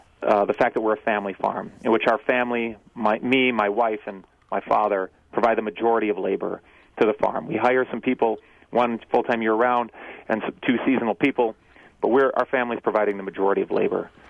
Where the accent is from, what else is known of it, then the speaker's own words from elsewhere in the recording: Wausau, Wisconsin, United States; I am from the Wausau area, and my parents are.